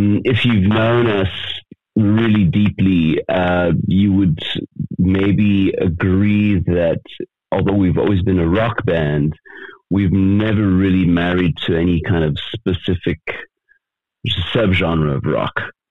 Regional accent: New York City, New York, United States; also born or lived in Los Angeles; now in South Africa; But yeah, I was born in LA. I was raised in Queens, in New York City, and all of my family are in the States.

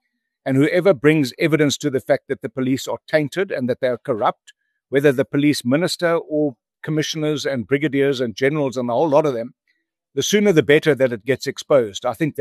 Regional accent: South Africa; I'm a South African

